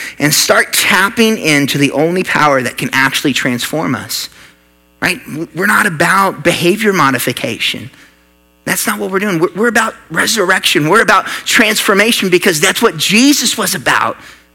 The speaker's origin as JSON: {"language": "English", "region": "Oklahoma", "country": "United States", "tie": "born or raised there", "said": "But growing up in the Midwest, in Oklahoma, with a little bit of a redneck family, right?"}